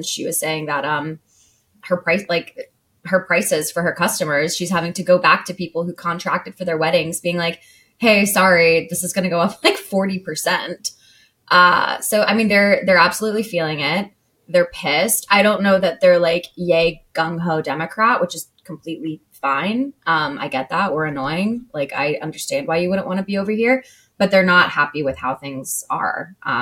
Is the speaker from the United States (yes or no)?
yes; Kennesaw, Georgia, United States; It's the law in Kennesaw because it's the law to own a gun in my hometown.